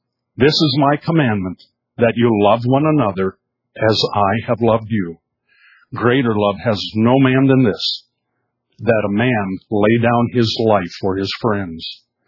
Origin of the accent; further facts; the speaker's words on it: Midwest, United States; And my excuse is that I was raised back in the Midwest, and the farmers came to midweek service with a coat and tie.